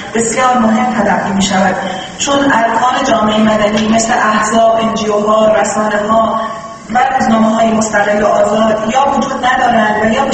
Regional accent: Iran; من ایرانیم، کشوری با تمدنی 3000 ساله

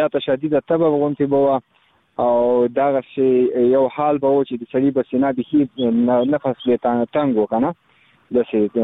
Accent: Khost, Afghanistan; بس زه خو د خوست ولایت مربوط یم مرکز اوسیدونکو یم.

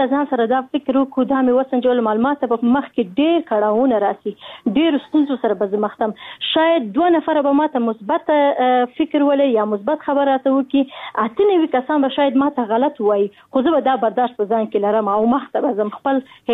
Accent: Afghanistan; زموږ افغانان دغه فکر کوي چې موږ غیرت لرو ناموس لرو شکر مسلمانان یو نو طبعا موږ په دغه ماحول کې را لوی شوی

